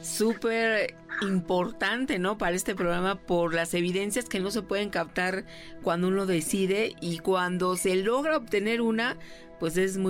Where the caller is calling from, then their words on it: Toronto, Ontario, Canada; de Toronto, Canadá. Les mando un fuerte abrazo.